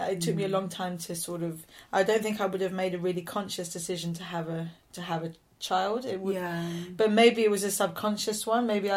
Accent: London, United Kingdom; now in Malawi; I identified so much with being a Londoner

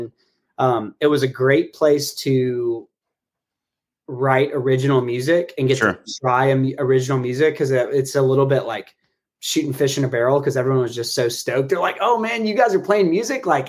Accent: Memphis, Tennessee, United States; so we grew up in Memphis, we're brothers, and, you know, Memphis has so much music history

